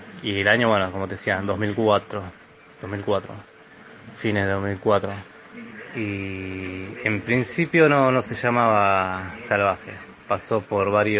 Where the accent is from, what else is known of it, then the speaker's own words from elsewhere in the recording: Rafael Castillo, Buenos Aires Province, Argentina; la banda es oriunda de Rafael Castillo, porque somos todos los integrantes somos de Rafael Castillo. Es zona este de Buenos Aires, para los que no conocen.